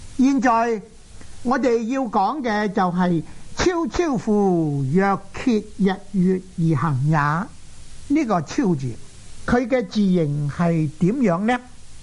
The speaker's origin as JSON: {"language": "Chinese", "region": "Guangdong", "country": "China", "said": "但是我们广东人将这个字读惯了就做招"}